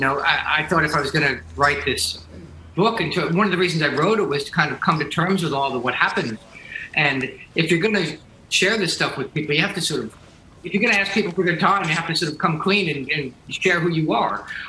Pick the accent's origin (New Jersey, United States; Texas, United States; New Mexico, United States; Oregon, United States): New Jersey, United States; I'm from New Jersey, so I love